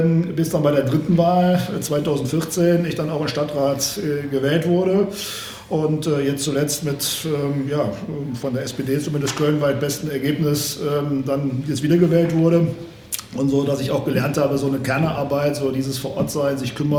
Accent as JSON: {"language": "German", "town": "Cologne", "region": "North Rhine-Westphalia", "country": "Germany", "tie": "born or raised there", "said": "in Stammheim-Flittert, da in meinem Heimatort, war aber räumlich schon also wohnorttechnisch schon ein bisschen Richtung Süden gezogen, also Richtung Ostheim, da wohnte ich zu dem Zeitpunkt schon"}